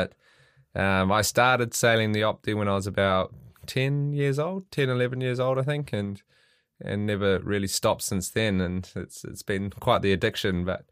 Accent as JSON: {"language": "English", "region": "Auckland", "country": "New Zealand", "said": "I'm from Auckland, so the biggest city."}